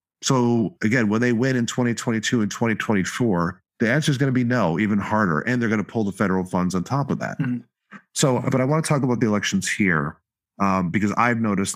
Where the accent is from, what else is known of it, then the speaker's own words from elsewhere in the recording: Detroit, Michigan, United States; I'm from Detroit. So I understand when you have a bunch of people leaving the city, you can't maintain all that square mileage under the same budgets